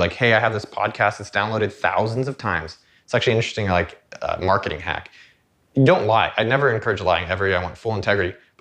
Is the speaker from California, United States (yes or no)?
yes; California, United States; now in Austin, United States; I was from the Bay Area, but I put myself in the right place to be able to meet those people.